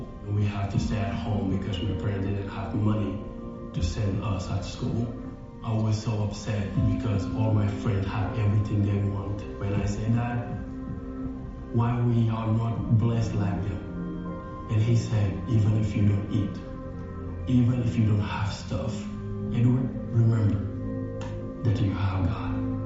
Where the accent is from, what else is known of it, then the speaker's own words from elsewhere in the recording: Senegal; I'm from Senegal. 95% of people where I grew up are not Christian.